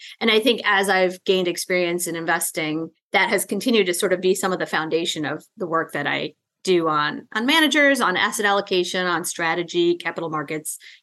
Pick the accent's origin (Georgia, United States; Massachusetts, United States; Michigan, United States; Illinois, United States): Illinois, United States; So I grew up in the suburbs of Chicago, a city you know well, and really just had a lovely upbringing